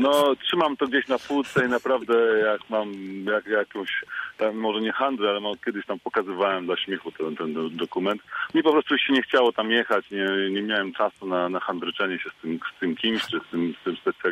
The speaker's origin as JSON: {"language": "Polish", "town": "Międzyrzecz", "region": "Lubusz Voivodeship", "country": "Poland", "said": "jestem z Międzyrzecza w ogóle, także kawałek drogi."}